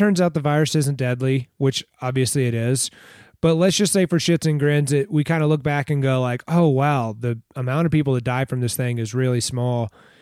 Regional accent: Houston, Texas, United States; now in Colorado, United States; That's because I'm from Houston.

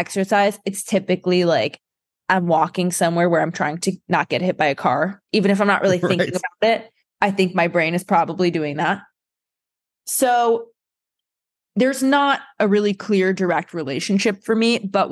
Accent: New York City, New York, United States; now in Los Angeles, United States; I have lived in an urban environment almost my entire life. I grew up in New York City, and the parts of LA that I have lived in since I've moved here are very densely populated parts of LA.

